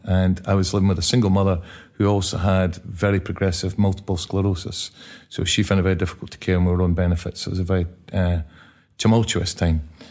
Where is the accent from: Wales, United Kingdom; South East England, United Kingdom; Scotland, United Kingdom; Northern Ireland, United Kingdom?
Scotland, United Kingdom; Kirkcaldy; also born or lived in Edinburgh; And then we grew up in Fife, just outside Kirkcaldy, as two brothers with two parents who had their own issues.